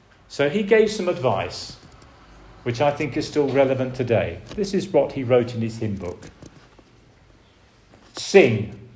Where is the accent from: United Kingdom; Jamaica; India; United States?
United Kingdom; In the 18th century, in my home country of Great Britain, between 1739 and 1790, something extraordinary happened.